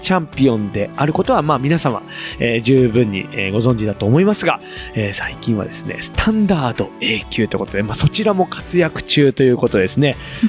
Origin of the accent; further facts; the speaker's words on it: Gifu, Japan; 僕名古屋出身っていうか、岐阜、隣の岐阜なんですけれども、